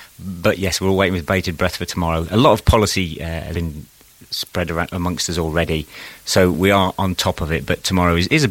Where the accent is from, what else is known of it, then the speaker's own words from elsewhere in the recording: Nottingham, East Midlands, United Kingdom; also born or lived in Leeds; now in Isle of Wight, United Kingdom; Leeds we moved down from. I'm not originally from Leeds, originally from the East Midlands, Nottingham side.